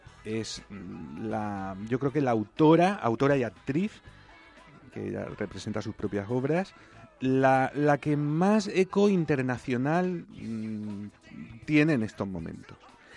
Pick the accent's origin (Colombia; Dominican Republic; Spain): Spain; Alicante, Valencian Community; Que yo como espectador alicantino la haya tenido que ver o en Madrid o en Murcia también